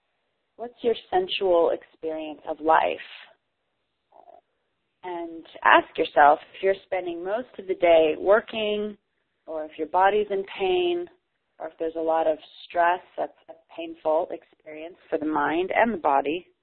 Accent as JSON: {"language": "English", "country": "United States", "said": "And I know, being an American, I sort of laugh at how often I even use the word."}